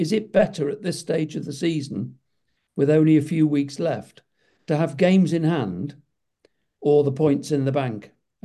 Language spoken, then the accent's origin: English; Worcester, West Midlands, United Kingdom; I'm a veteran Worcester City fan. That's my hometown club.